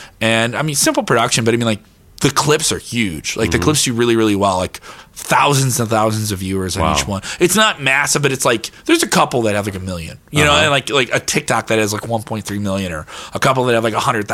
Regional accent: Chicago, Illinois, United States; Like if I move to another part, I never want to not feel like I'm a person from Chicago.

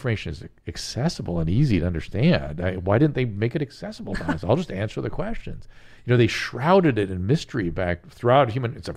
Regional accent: Ukraine; I'm from the Ukraine and whatever.

